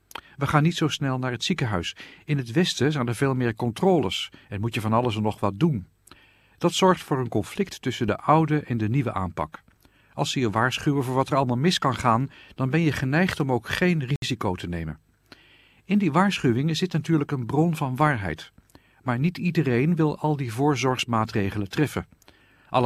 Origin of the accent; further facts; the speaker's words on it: India; Ik ben geboren en opgegroeid in India, waar de situatie wel anders was.